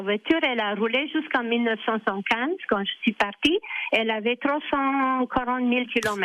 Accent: Bucharest, Romania; À l'époque, j'habitais à Bucarest, parce que je viens de Bucarest, et en Roumanie

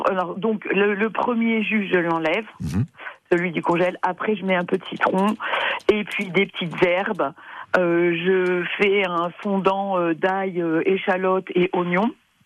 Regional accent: Normandy, France; vous vous souvenez, je suis normande.

